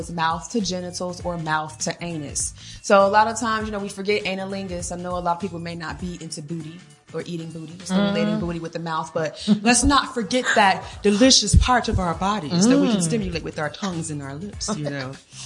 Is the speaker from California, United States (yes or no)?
no; Chicago, Illinois, United States; Well, I'm from Chicago, Illinois, and I am a sexologist.